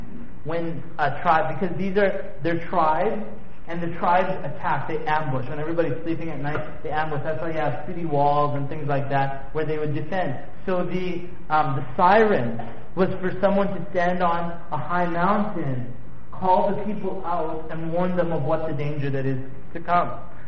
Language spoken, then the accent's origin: English; Winnipeg, Manitoba, Canada; remember growing up in Winnipeg